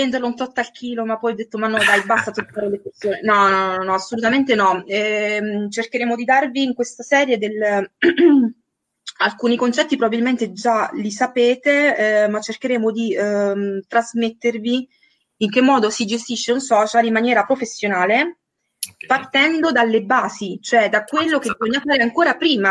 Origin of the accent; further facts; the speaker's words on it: Abruzzo, Italy; now in Milan, Italy; No, io sono abruzzese, veramente ho girato un po' mezza Italia praticamente, okay. Adesso sono a Milano